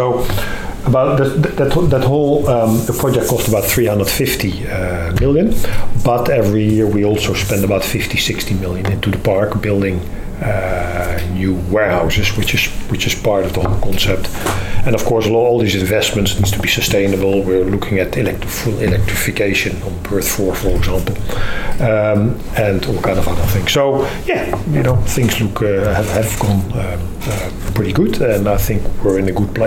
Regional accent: Netherlands; when I was a boy and I grew up in the Netherlands

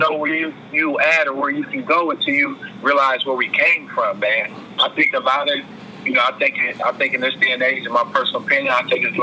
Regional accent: Chicago, Illinois, United States; You know, at the young days, growing up in Chicago

